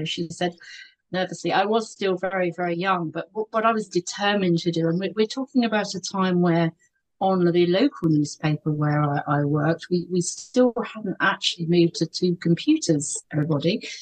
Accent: Eastbourne, South East England, United Kingdom; Oh, I worked for a number of newspapers in my hometown of Eastbourne and then across Sussex.

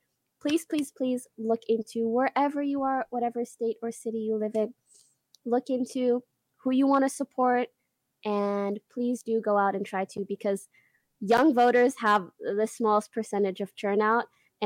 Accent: Canada; I'm Canadian and I only have a visa, so I don't think I can vote.

